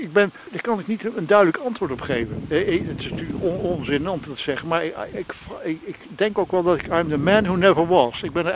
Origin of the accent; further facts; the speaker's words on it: Grootschermer, North Holland, Netherlands; born there; now in Amsterdam, Netherlands; ik ben geboren in Noord-Holland, Grootschermer. En ik woon al 50 jaar in Amsterdam.